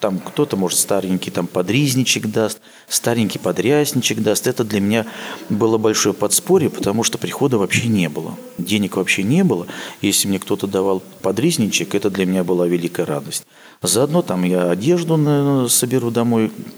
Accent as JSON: {"language": "Russian", "town": "Yaroslavl", "region": "Yaroslavl Oblast", "country": "Russia", "tie": "born or raised there", "also_born_or_lived": "Kostroma", "said": "Я родился в Костроме. До 10 класса жил в Ярославле. Ну, тоже в совхозе, в деревне"}